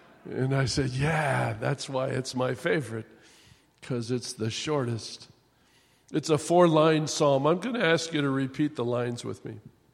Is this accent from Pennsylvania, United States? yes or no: no; Green Bay, Wisconsin, United States; even I was born and raised in Green Bay.